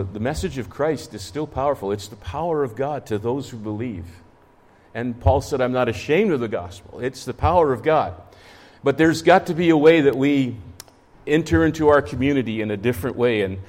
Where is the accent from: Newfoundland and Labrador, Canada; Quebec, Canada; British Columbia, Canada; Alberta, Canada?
Alberta, Canada; Edmonton; I grew up in Edmonton. My first 2 years in grade school, I went to school in the 1960s.